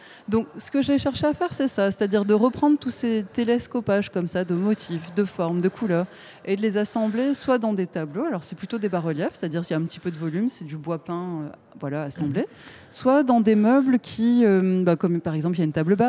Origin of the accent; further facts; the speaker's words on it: Nîmes, Occitanie, France; C'est parce que je suis de Nîmes